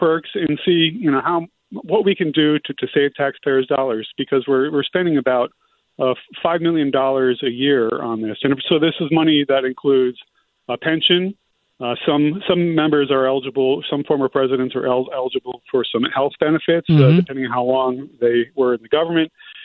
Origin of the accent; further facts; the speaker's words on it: Stamford, Connecticut, United States; It's great to be back on, and great to have at least my voice up in Connecticut. I grew up there in Stamford back in the day.